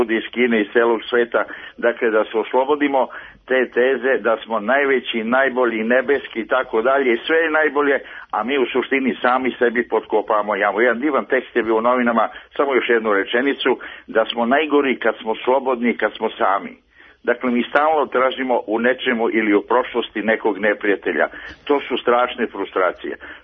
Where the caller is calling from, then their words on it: Belgrade, Serbia; Ja sam iz Beograda.